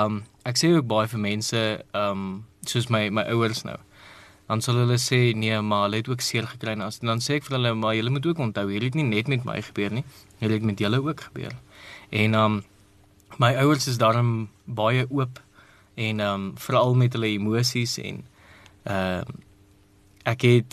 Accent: Pretoria, Gauteng, South Africa; ek het hier in Pretoria groot geword in Kameeldrif.

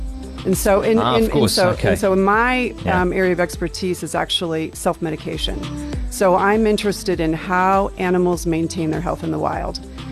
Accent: United States; I'm an American. Yeah. Yeah. I'm a guest in your country.

